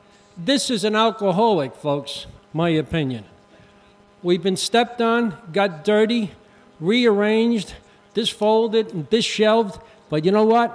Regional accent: New York City, New York, United States; I grew up in New York City and joined a bunch of gangs when I was a kid.

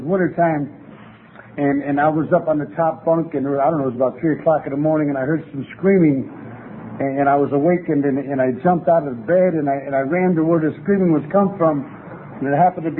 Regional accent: Chicago, Illinois, United States; It all started for me on the south side of Chicago, which is my hometown, 31st and Halsted.

